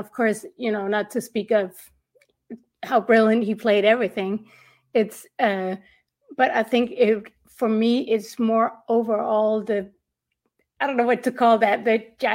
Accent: Denmark; English is a second language; I'm from Denmark. There are some issues with the work permits and stuff.

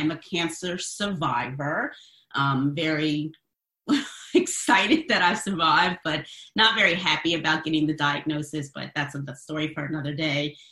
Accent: Trenton, New Jersey, United States; also born or lived in Bogalusa, Louisiana; now in Atlanta, United States; I currently live in Atlanta. I've been here for about 7 years. I was born in Bugaloosa, Louisiana. I want to give a shout out to Bugaloosa, and raised in Trenton, New Jersey.

